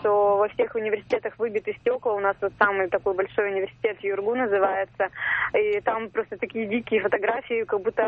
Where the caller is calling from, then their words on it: Chelyabinsk, Chelyabinsk Oblast, Russia; Из Челябинска.